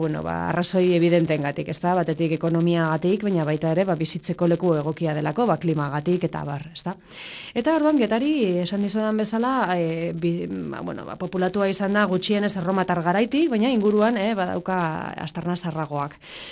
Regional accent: Bergara, Basque Country, Spain; born there; ni Bergan jaioa naiz.

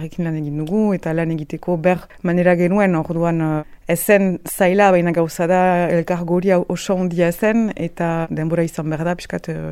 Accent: Hendaye, Nouvelle-Aquitaine, France; Hendaiakoa naiz

